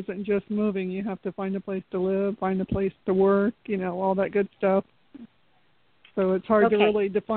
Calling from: Florida, United States; I'm calling you from Florida.

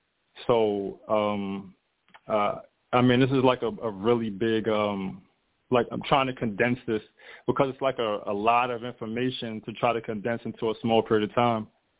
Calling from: Atlanta, Georgia, United States; I'm calling from Atlanta, Georgia.

